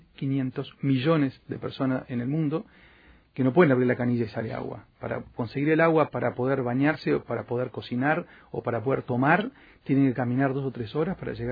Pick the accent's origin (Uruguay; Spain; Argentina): Uruguay; somos capaces los uruguayos de decirle cómo lo tiene que hacer